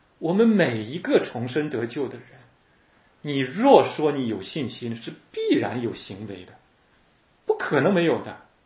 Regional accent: China; 你不会我们中国人讲动恻隐之心吗？

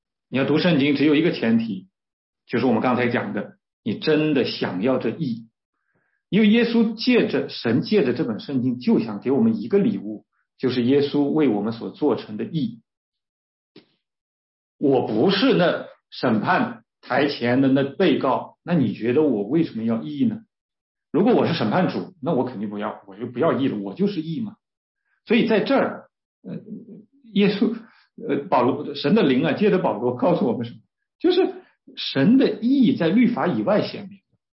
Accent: China; 但它其实并不是最早的我们中国人认识的这个义啊

